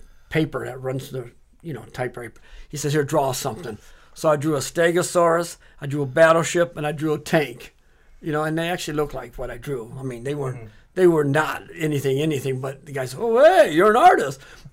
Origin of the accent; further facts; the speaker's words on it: Dearborn, Michigan, United States; I grew up in Dearborn, and Dearborn was kind of like, like baked bread, I guess. You didn't venture out of Dearborn.